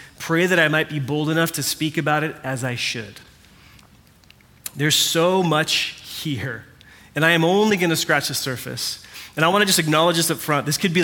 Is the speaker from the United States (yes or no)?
yes; California, United States; but I grew up in Orange County in the 90s.